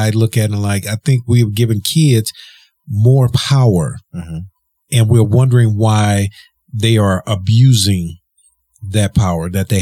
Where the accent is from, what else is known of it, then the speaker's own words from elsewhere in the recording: the South, United States; because I grew up in the South.